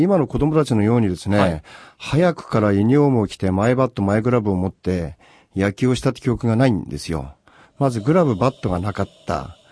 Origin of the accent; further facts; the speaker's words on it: Asahi, Chiba, Japan; 朝日市という、玉と書いて朝市と読むんですが